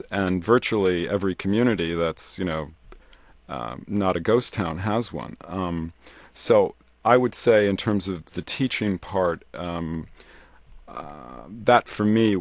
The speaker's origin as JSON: {"language": "English", "town": "Chicago", "region": "Illinois", "country": "United States", "tie": "born or raised there", "said": "I grew up in Chicago, and the Art Institute was my main teacher"}